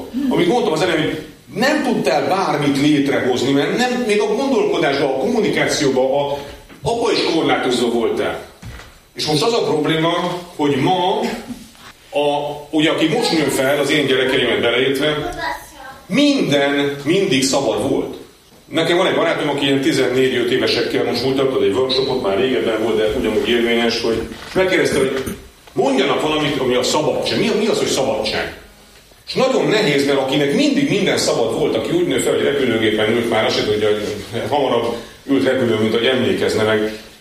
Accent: Transylvania, Romania; moved away; diktatúrában nevelkedtem Erdélyben, Romániában, az egy kemény diktatúra volt.

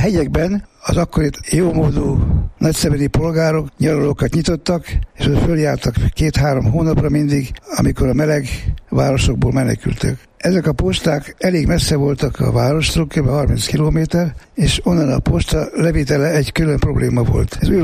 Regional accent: Vienna, Austria; A feleltel igen egyszerű. Bécsi, magyar vagyok.

